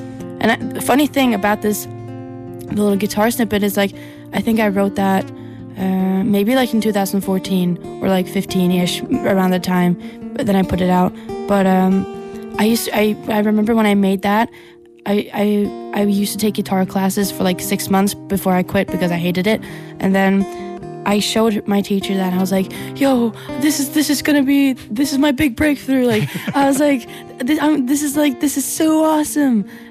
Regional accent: Horten, Vestfold, Norway; like I'm from Horten in Norway.

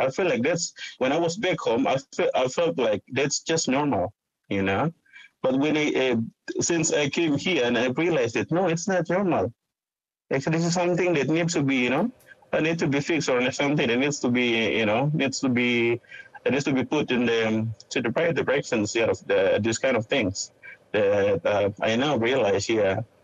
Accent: Wamena, Highland Papua, Indonesia; English is a second language; now in New Zealand; the situation back home in Wamena or in the Balium Valley where I grew up and here in Aotearoa, New Zealand.

